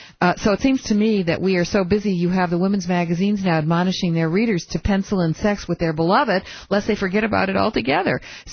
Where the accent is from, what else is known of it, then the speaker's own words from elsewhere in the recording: Michigan, United States; I went to school in Ann Arbor, and I am from Michigan originally, so I know what has happened to Detroit and cities like Detroit.